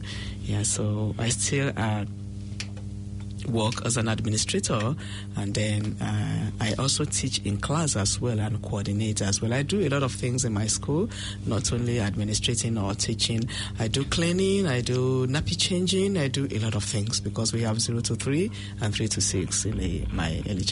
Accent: Nigeria; I'm a Nigerian, born into a Christian family.

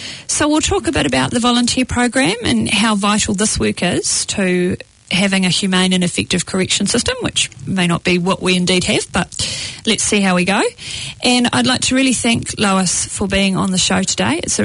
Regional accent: Glenfield, Auckland, New Zealand; I grew up on the North Shore in Kaipatiki in Glenfield.

